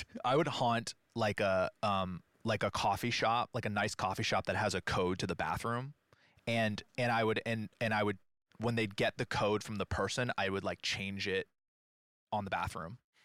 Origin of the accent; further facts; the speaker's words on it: California, United States; In like the Bay Area.